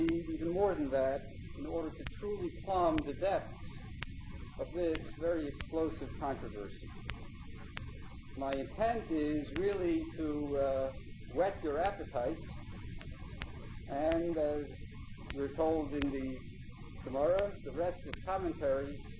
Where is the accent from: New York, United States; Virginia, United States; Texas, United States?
New York, United States; Far Rockaway; as some of you know, Far Rockaway is my hometown, and here I was raised, and it was the White Shul that my parents selected for me as the shul where we would daven.